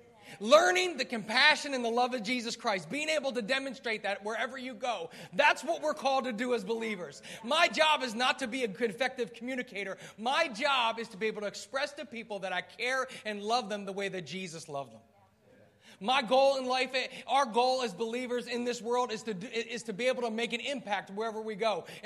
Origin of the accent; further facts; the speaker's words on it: New Jersey, United States; For those of you who don't know, I am from New Jersey. I'm married. I've got three kids